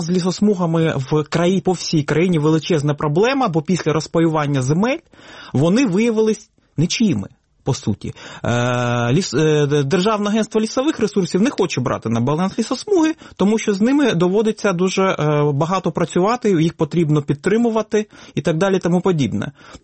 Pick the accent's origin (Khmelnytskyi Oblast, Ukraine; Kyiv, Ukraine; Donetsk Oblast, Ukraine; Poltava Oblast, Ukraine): Donetsk Oblast, Ukraine; це моя мала батьківщина. І я сам народився, виріс в сільській місцевості Донеччини.